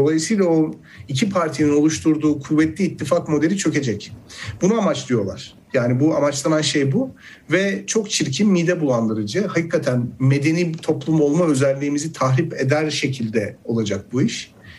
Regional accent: Elazığ, Turkey; Bir Elazığlı olarak hakikaten yani çok büyük utanç duydum o afişlerden.

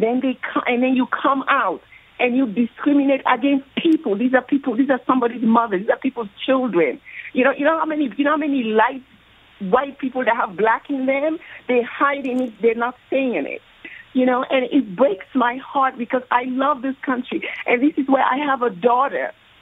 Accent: Sierra Leone; Well, I am from Sierra Leone, West Africa

